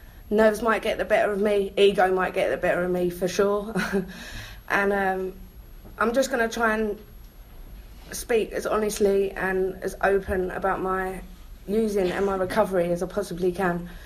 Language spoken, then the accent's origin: English; East of England, United Kingdom; accent: Essex; And I said really loudly, is this Lynn Amy in my Essex accent?